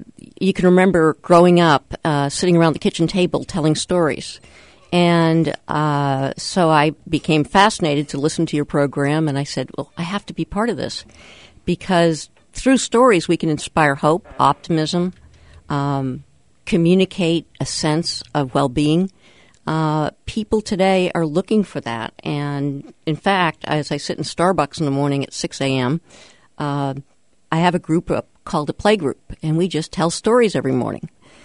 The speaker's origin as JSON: {"language": "English", "region": "New England", "country": "United States", "tie": "born or raised there", "said": "Well, I have an unusual background. I grew up in New England, and I worked at my dad's gas station for many years"}